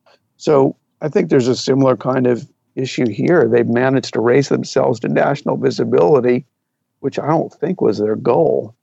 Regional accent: Springfield, Illinois, United States; they took over the television station in my hometown

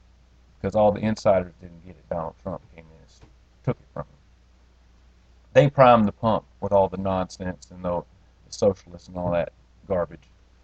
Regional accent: Alabama, United States; I'm from Alabama. I know what goes on. I know what white folks down south talk about. I've been there. I grew up with it.

